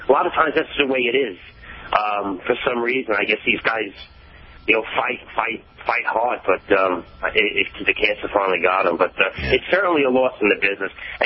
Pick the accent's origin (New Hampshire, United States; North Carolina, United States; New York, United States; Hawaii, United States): New York, United States; Brooklyn; Well, the first memory I have was, when I grew up in Brooklyn, New York, and in 1978, I remember turning on Picture Tube television on PBS